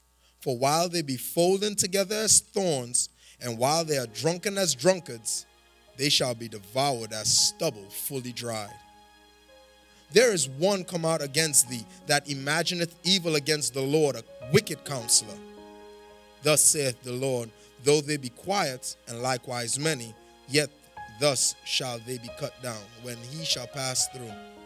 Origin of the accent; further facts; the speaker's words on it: Trinidad & Tobago; And drieth, man, I'm a Trinidadian. I shouldn't have put all these THs.